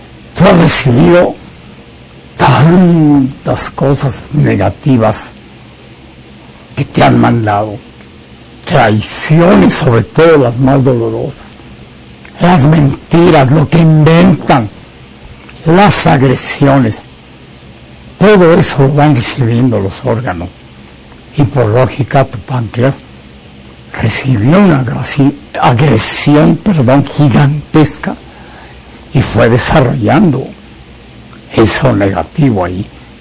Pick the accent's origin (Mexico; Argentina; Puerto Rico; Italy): Mexico; A mi pueblo de México, que tanto amo y a quien le debo todo lo que soy